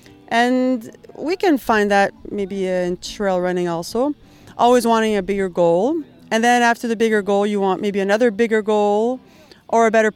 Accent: Ottawa, Ontario, Canada; born there; now in Quebec, Canada; I was born in Ottawa.

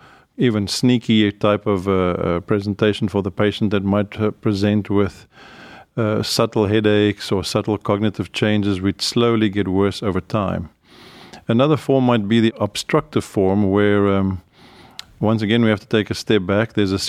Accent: South Africa; moved away as an adult; now in Cleveland, United States; I'm native South African, and I frequently still go there. I love the place. And I also love Cleveland. I came here in the 90s, did my residency and training here, and then went back to South Africa for 10 years, and now I've been back here again for, I guess, 13 years.

